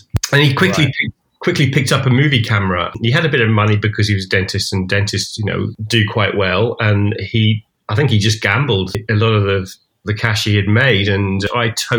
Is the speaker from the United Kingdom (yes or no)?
yes; United Kingdom; being a Brit